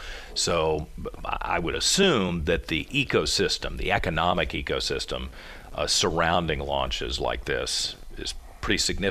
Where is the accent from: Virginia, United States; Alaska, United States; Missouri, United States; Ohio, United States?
Virginia, United States; Richmond; growing up in Richmond, I didn't even know that there was a NASA facility outside of Langley, perhaps.